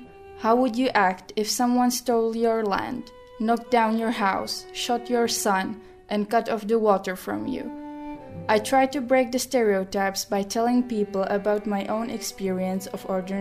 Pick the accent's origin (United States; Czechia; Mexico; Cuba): Czechia; English is a second language; I'm 22 years old. I was born and bred in the Czech Republic, but my origin is Palestinian after my dad, and I am proud to claim it